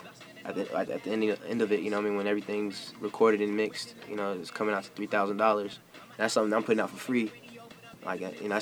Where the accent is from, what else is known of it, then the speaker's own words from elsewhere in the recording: Fresno, California, United States; It just led to me moving back to my hometown, Fresno